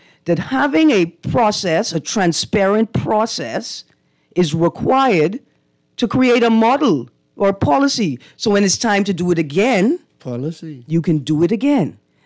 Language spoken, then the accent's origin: English; Bahamas; I am from the Bahamas. What you're going to teach me how to do is how to not capsize the boat